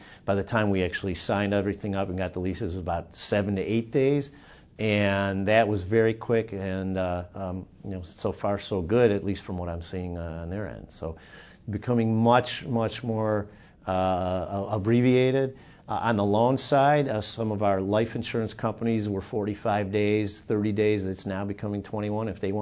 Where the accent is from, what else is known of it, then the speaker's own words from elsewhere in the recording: Chicago, Illinois, United States; there was an article this morning about how in Chicago, my hometown, of how trophy properties, the rents there are so much higher